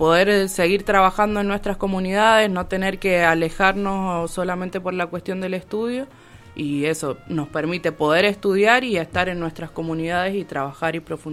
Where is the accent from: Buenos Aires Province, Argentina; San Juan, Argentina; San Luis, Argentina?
San Juan, Argentina; otros compañeros que venimos de San Juan